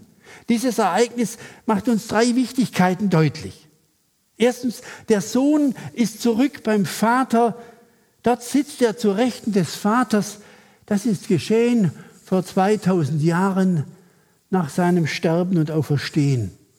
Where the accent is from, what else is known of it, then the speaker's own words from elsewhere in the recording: Dornhan, Baden-Württemberg, Germany; Ich komme aus Dornhahn-Gundelshausen, einer kleinen Stadt am Rande des Schwarzwaldes.